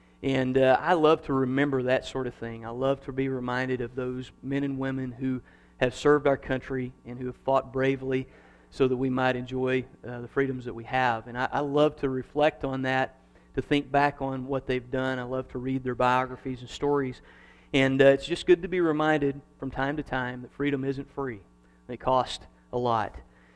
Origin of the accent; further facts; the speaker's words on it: Kansas, United States; accent: Kansas; how's my Kansas accent going? Is it better?